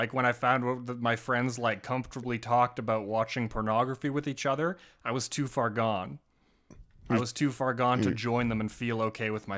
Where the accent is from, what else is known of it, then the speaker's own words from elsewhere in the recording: Bragg Creek, Alberta, Canada; I grew up in Bragg Creek.